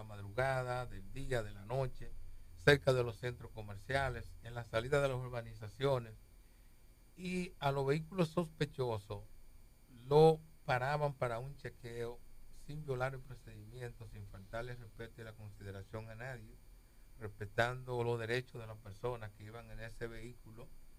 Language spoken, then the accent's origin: Spanish; Dominican Republic; yo quisiera que la reforma funcione, porque yo soy dominicano, claro.